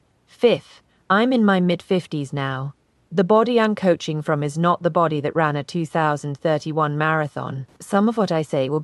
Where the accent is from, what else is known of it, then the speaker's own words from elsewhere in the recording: Daly City, California, United States; Fourth, I am Filipino-American. My mother raised 4 kids on a nurse's salary in Daly City.